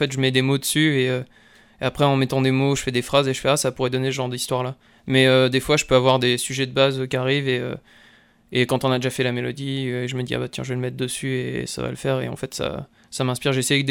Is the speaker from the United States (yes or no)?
yes; United States; French is a second language; now in France; moi je suis américain, mais je suis là depuis beaucoup plus longtemps que lui, et lui, ça fait genre 8 ans qu'il est là, moi ça fait 20 ans que je suis là